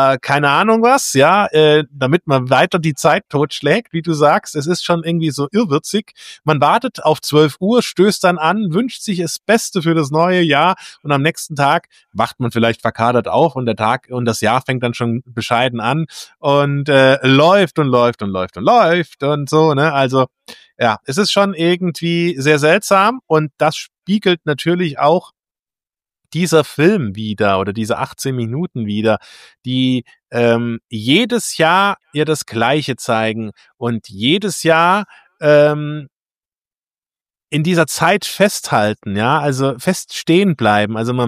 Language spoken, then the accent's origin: German; Saarland, Germany; aus meiner Heimat, dem Saarland